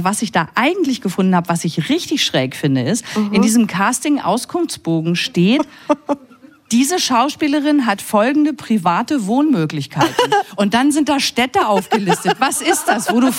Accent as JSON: {"language": "German", "region": "North Rhine-Westphalia", "country": "Germany", "tie": "born or raised there", "said": "Meine Heimat."}